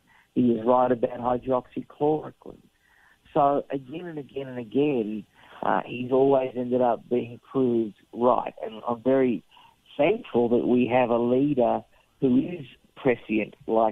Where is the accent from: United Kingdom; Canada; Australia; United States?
Australia; I'd be speaking Japanese and eating sushi as an Australian.